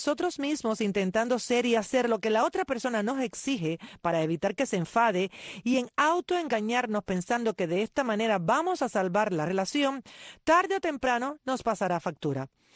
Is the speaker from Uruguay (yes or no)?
no; Cuba; born there; estamos al aire para toda mi gente linda de mi país natal en Cuba.